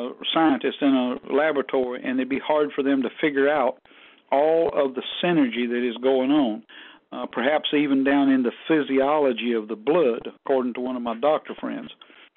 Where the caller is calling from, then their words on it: Star, North Carolina, United States; I'm calling tonight from Star, North Carolina, our home office here.